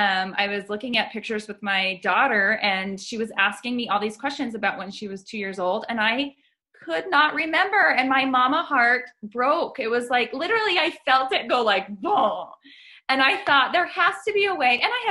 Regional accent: Las Vegas, Nevada, United States; now in Salt Lake City, United States; I currently live in the Salt Lake area, but I'm originally from Las Vegas.

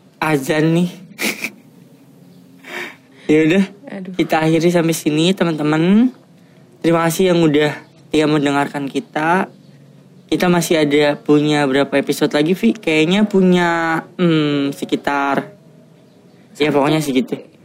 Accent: Pekalongan, Central Java, Indonesia; Iya, gue orang Pekalongan.

